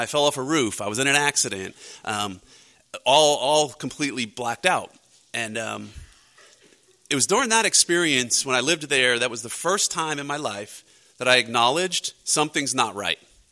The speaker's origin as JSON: {"language": "English", "region": "New York", "country": "United States", "tie": "born or raised there", "said": "And I grew up in New York, and so things were pretty accessible to us then."}